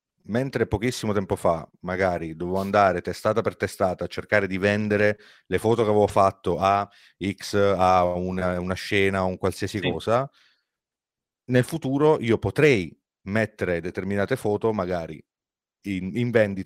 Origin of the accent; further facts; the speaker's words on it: Taranto, Apulia, Italy; Sono di Taranto, quindi lo so.